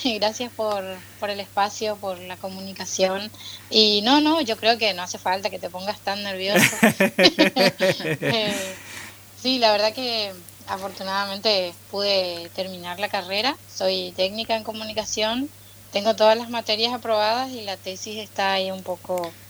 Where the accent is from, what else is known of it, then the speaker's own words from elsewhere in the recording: Paraguay; now in Posadas, Argentina; yo soy de Paraguay, actualmente vivo acá en Posadas Misiones, desde que comencé la universidad, vivo acá